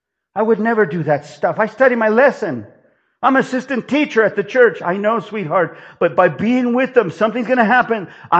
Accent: Los Angeles, California, United States; born there; I was born in East L.A., right next to the freeway, the big general hospital across the freeway from the White Memorial. That's ground zero for me.

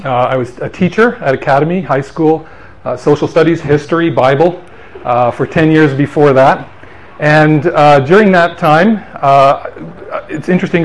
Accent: Alberta, Canada; We said, we're from Alberta.

